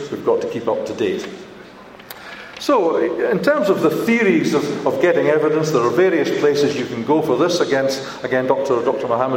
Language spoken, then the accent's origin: English; Scotland, United Kingdom; now in Saudi Arabia; As a Scotsman, that appeals to me.